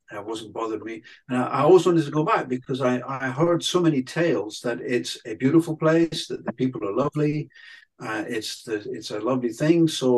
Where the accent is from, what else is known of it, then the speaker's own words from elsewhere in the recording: Fort Portal, Western Region, Uganda; also born or lived in Kampala; technically, I was born in Kampala in the capital city, but I grew up in the Kalembe Valley and in Fort Portal.